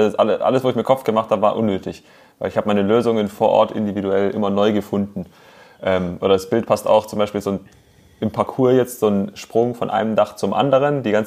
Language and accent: German; Reutlingen, Baden-Württemberg, Germany; ich komme ja aus dem Raum Stuttgart, aus Reutlingen. Das heißt, es ist schon irgendwie so ein bisschen Heimatgefühle, so das Ländle.